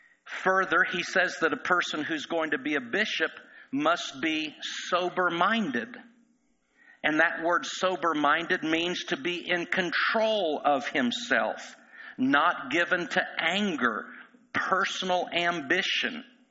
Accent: Indiana, United States; I grew up in Indiana. So to me, it's Jesus, the Apostle Paul, and Larry Bird. Right? That's how things work when you're from Indiana.

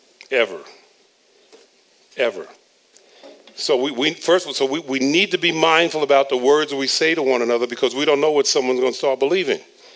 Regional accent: New York, United States; I know it's hard to believe growing up in New York, but until I was a freshman in high school, I didn't know what a basketball was.

